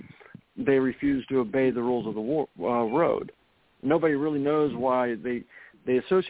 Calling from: Florida, United States; I'm calling from Florida.

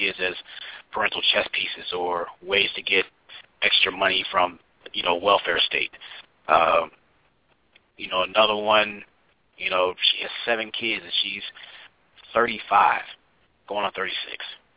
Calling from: Indianapolis, Indiana, United States; from Indianapolis.

